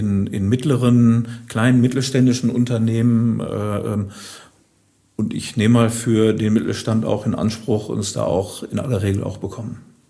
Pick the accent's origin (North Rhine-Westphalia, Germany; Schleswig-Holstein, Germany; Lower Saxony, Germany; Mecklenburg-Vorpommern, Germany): North Rhine-Westphalia, Germany; ich komme aus dem Ruhrgebiet.